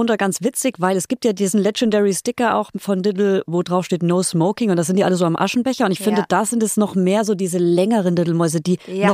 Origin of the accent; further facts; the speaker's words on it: Bavaria, Germany; Ich komme aus Franken.